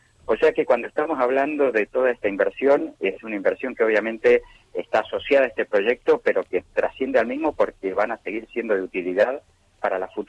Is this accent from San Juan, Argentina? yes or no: yes; San Juan, Argentina; accent: San Juan; also born or lived in La Plata; now in Buenos Aires, Argentina; Yo nací en San Juan. Vivo ya hace varios años en Buenos Aires porque primero estudié en La Plata. Uh-huh. Pero sigo teniendo mi raíz sanjuanina en parte de mi pronunciación, que todo el mundo me pregunta de dónde estoy.